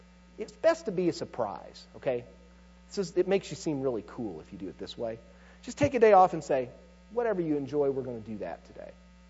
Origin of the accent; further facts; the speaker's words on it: Midwest, United States; I hate bugs. I'm from the Midwest. Bugs are scary, okay?